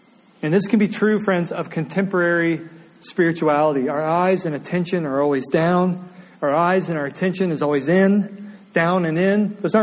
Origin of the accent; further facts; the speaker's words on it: Indiana, United States; I grew up in Indiana, so my landscape was cornfield.